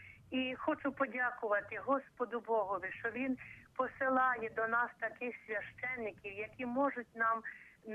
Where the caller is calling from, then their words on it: Murafa, Vinnytsia Oblast, Ukraine; я з Мурафи.